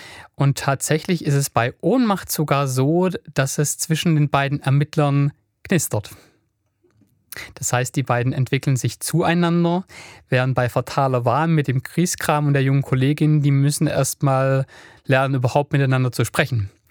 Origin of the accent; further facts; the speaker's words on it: Stuttgart, Baden-Württemberg, Germany; Aber ich bin ja ursprünglich in Stuttgart geboren, habe dort 26 Jahre gelebt.